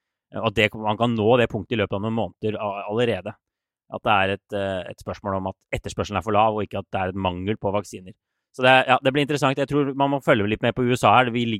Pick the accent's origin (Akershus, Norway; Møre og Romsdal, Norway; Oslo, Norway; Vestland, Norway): Oslo, Norway; jeg nesten synes litt synd på dere nå hjemme I Oslo når jeg ser den nye lockdownen som kommer nå.